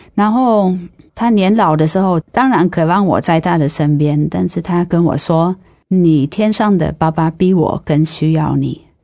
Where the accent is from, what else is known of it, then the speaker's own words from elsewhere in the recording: Netherlands; Chinese is a second language; now in Taiwan; 因为我们荷兰人要工作到67岁哈